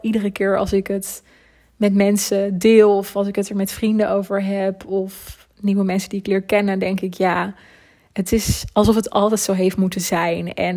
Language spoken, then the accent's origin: Dutch; Netherlands; Dat ben ik niet per se, want ik ben toch ook een Hollander. En dat zal ik ook altijd blijven.